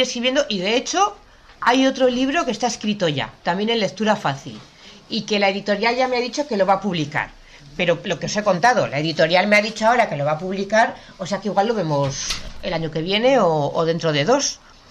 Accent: Logroño, La Rioja, Spain; now in Madrid, Spain; yo soy de Logroño, pero ahora llevo 3 años viviendo en Madrid.

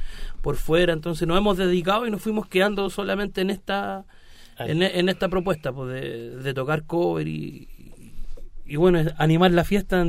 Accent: San Joaquín, Santiago Metropolitan, Chile; Pero el grosor de la banda somos todos de San Joaquín.

